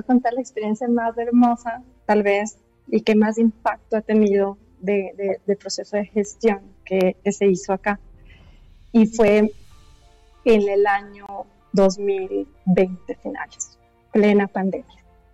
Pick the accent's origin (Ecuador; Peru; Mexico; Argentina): Ecuador; yo soy ecuatoriana, entonces estaba entre Ecuador y Colombia